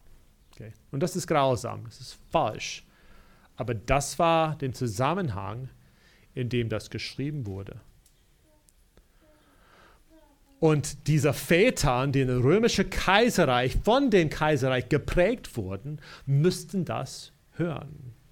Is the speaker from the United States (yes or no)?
yes; United States; German is a second language; also ich bin in Amerika aufgewachsen, aber nicht in dem Westen.